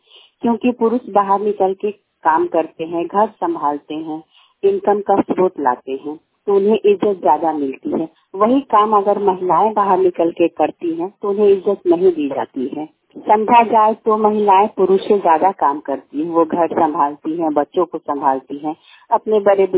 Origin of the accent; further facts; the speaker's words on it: Bihar, India; मैं वैशाली जिले की रहने वाली हूँ।